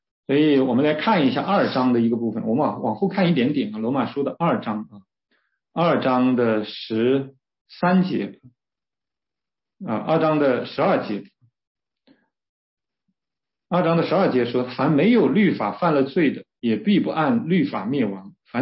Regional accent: China; 我们中国人的良心也说这些不对呀

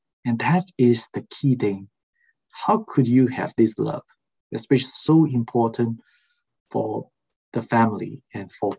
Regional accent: Malaysia; first language Malay; English is a second language; or even in my home country language, Malay, there's only one love.

